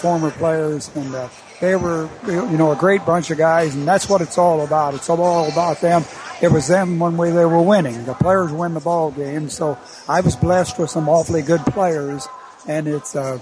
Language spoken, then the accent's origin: English; Arkansas, United States; now in Nebraska, United States; Of course, I was not from Nebraska. I was from Arkansas, and I came here. And we, family and I, really, really liked Nebraska.